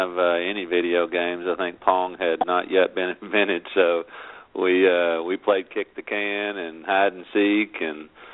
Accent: Memphis, Tennessee, United States; born there; Sure. I was born here in Memphis, Tennessee.

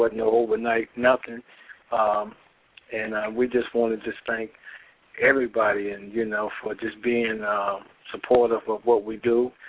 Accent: Michigan, United States; the book was accepted in the Afro-American History Museum in my hometown, Michigan.

